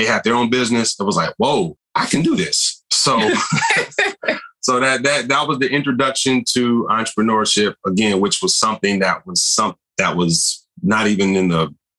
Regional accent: Ohio, United States; I grew up in Ohio and I am an engineer by trade. So growing up in Ohio, I was destined to be a part of the big three.

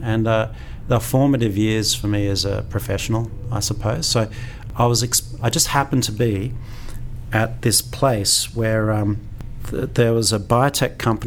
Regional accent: Queensland, Australia; So I'm a Queenslander. So I care a lot about Queensland, and I like living here.

